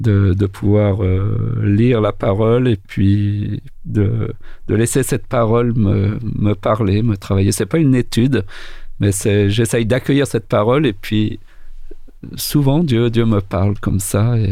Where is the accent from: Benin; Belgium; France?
France; j'ai grandi, j'ai grandi en France, mais j'étais rationnel, cartésien et athée.